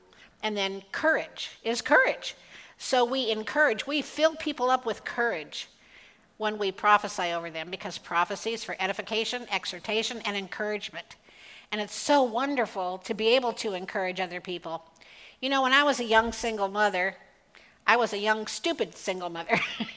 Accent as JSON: {"language": "English", "region": "California", "country": "United States", "tie": "born or raised there", "said": "We were growing up in California and attended a private school."}